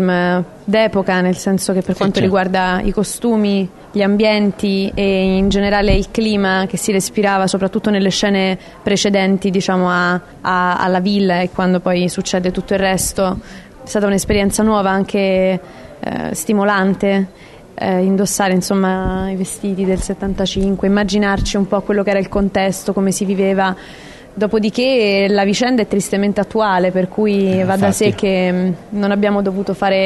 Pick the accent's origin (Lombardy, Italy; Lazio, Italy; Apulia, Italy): Lazio, Italy; Rome; sono di Roma, quindi ho sempre frequentato il Circeo da quando ero piccola